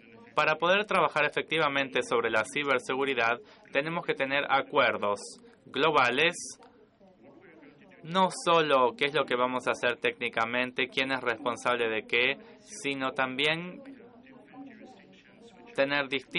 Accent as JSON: {"language": "Spanish", "country": "Brazil", "said": "soy de Brasil."}